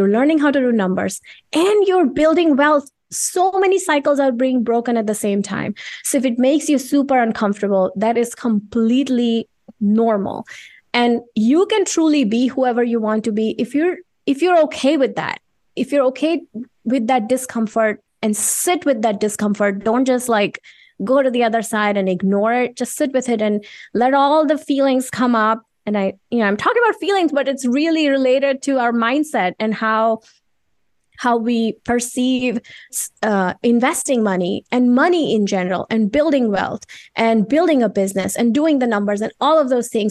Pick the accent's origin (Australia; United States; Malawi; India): India; I grew up in India.